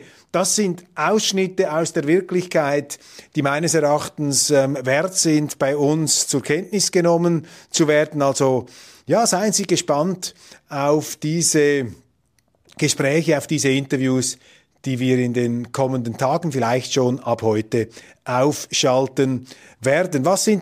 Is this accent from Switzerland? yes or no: yes; Switzerland; was natürlich in gewissen Kreisen bei uns in der Schweiz, in der Europäischen Union natürlich als Propaganda sofort wieder vom Tisch gewischt wird